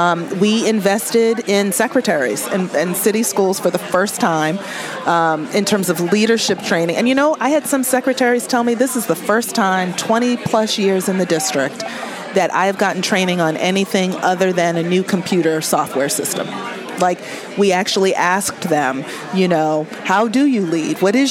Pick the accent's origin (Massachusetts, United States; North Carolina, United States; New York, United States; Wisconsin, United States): Massachusetts, United States; Boston; now in Baltimore, United States; I come from Boston where nobody, you know, you call there, you call the mayor by the first name.